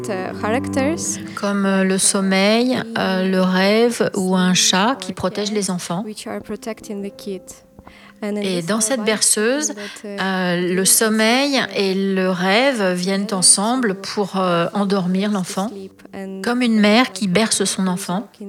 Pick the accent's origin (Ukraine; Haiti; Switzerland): Ukraine; now in France; Je viens d'Ukraine et je joue de l'accordéon.